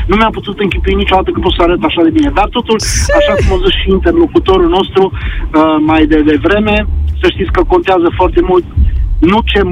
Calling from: Cluj-Napoca, Cluj County, Romania; sunt de la Cluj.

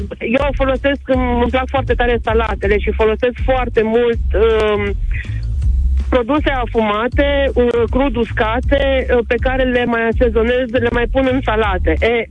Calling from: Timișoara, Timiș County, Romania; Nu vă deranjează, sunt din Timișoara

